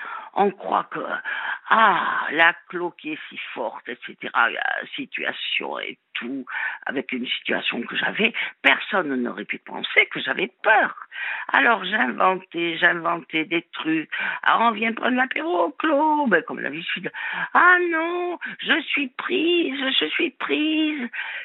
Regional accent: Toulouse, Occitanie, France; chez nous à Toulouse, on dit « ils te titillent ».

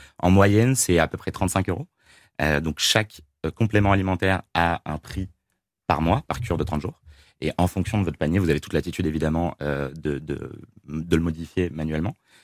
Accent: United States; French is a second language; en plus moi je viens des États-Unis à l'origine, donc je m'octroie cette excuse

